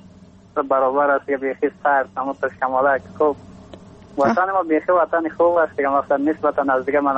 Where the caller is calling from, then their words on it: Takhar, Afghanistan; از باستان تخار همراه خواهرک خودم